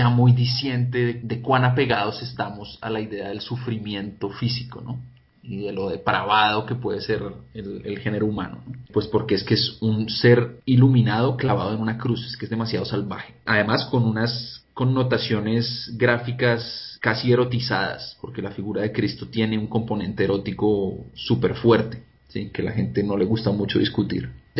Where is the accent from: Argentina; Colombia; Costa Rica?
Colombia; Bogotá; yo soy bogotano nacido y crecido, ¿no?